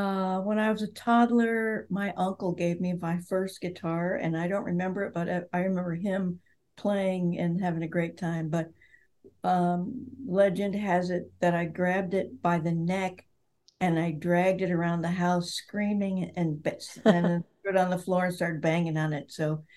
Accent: Detroit, Michigan, United States; I grew up in Detroit.

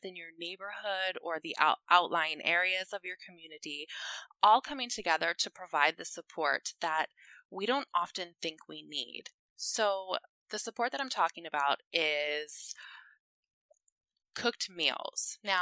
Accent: Ohio, United States; now in Washington, D.C., United States; My family and I are currently in the Washington, D.C. area. I'm originally from Ohio, and we've been here about 10 years now. So this is now our home.

